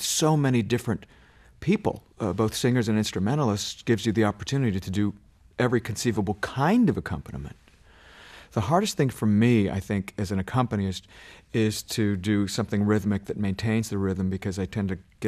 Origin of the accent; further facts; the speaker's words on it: Columbus, Ohio, United States; I grew up in Columbus, Ohio, very close to you in Indiana.